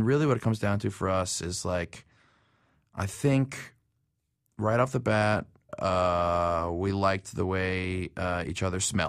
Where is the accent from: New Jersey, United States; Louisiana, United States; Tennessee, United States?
Louisiana, United States; New Orleans; because I grew up in New Orleans and it's a very accelerated path there.